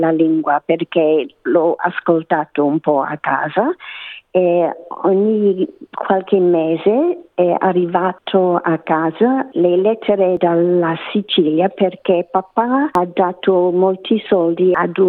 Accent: Australia; accent: Australian; Italian is a second language; so che parlo con un accento australiano.

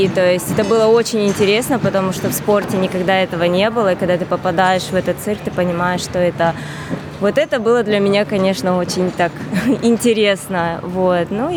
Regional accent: Krasnodar, Krasnodar Krai, Russia; я из Краснодара.

